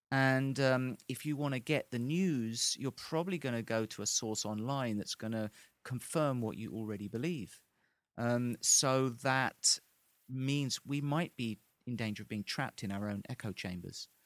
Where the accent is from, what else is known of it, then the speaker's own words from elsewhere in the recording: England, United Kingdom; And it was just a fantastically American moment for me as an Englishman to sort of have that exchange.